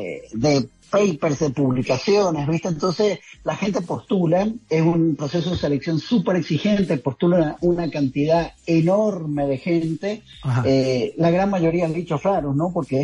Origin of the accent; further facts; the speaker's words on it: San Juan, Argentina; soy de San Juan, que tenemos una cierta significancia